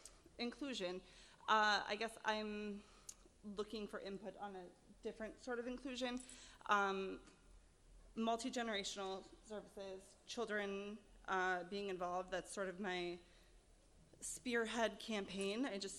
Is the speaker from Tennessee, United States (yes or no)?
no; La Crosse, Wisconsin, United States; I'm from La Crosse, Wisconsin.